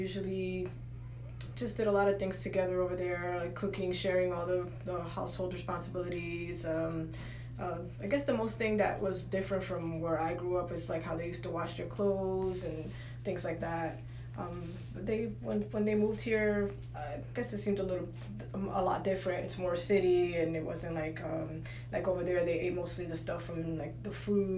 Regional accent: Passaic, New Jersey, United States; born there; I was born in Passaic, New Jersey.

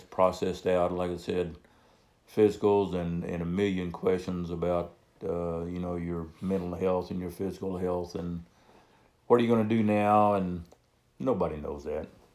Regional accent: Cabot, Arkansas, United States; I came home in July and moved to Conway. I grew up in Cabot. That's where I went back to. I moved to Conway in August to start college.

